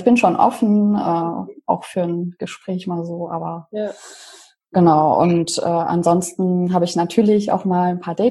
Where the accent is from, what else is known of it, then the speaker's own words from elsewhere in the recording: Leipzig, Saxony, Germany; Also ich komme ja ursprünglich aus Leipzig.